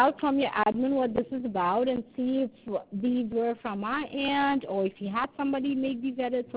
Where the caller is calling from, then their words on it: California, United States; I'm calling you from California.